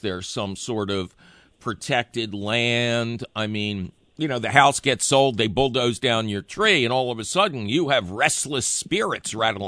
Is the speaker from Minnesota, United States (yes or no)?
no; Philadelphia, Pennsylvania, United States; I grew up in Philadelphia.